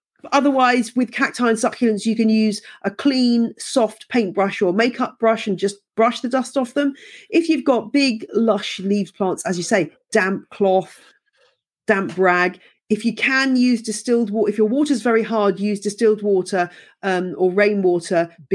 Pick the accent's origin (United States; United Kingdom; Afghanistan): United Kingdom; South East England; now in Bedfordshire, United Kingdom; I grew up in the Chilterns with super hard water. I live in Bedfordshire with fairly hard water.